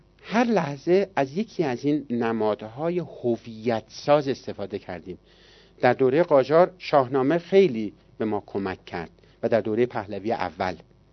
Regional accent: Iran; گفتم که شما از کجا میدونید که حالا من از ایران اومدم؟

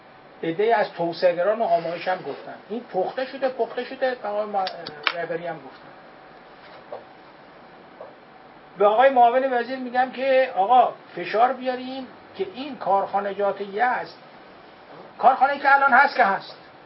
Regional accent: Mashhad, Razavi Khorasan, Iran; also born or lived in Yazd; ما مشهدی هستیم، یزدی مشهدی شده ایم، مثل ترقبه.

